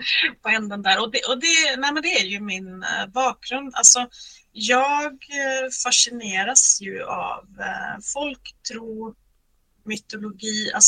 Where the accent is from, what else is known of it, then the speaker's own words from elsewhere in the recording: Västra Götaland County, Sweden; now in Norway; Bovallstrand. Jag har gått i skolan i Uddevalla, jag har studerat i Göteborg. Så Bohuslän är ju mitt hemlän, eller man ska säga. Och sen har jag flyttat till Norge